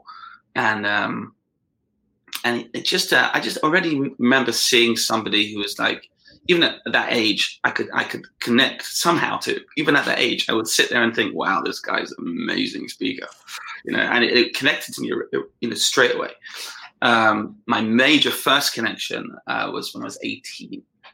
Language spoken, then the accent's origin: English; London, United Kingdom; I grew up in Hendon in London. I used to go to a shul called Nei Yisrael.